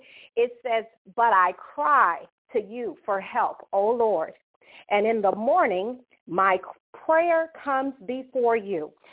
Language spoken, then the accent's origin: English; Brooklyn, New York, United States; also born or lived in Chicago; I hail from Brooklyn, New York via Chicago, Illinois.